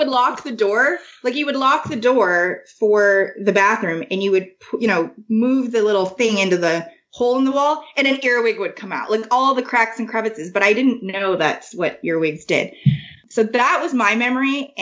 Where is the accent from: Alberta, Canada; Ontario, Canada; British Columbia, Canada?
Ontario, Canada; Kitchener; I grew up in Kitchener. But I would stay all the summers in a place called Oakville by a lake with my cousin every summer